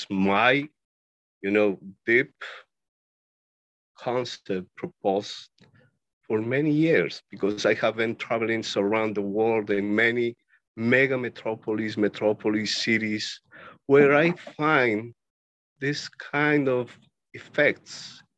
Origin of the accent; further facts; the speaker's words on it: Ecuador; I'm from Ecuador, South America. It's a beautiful country, tiny special country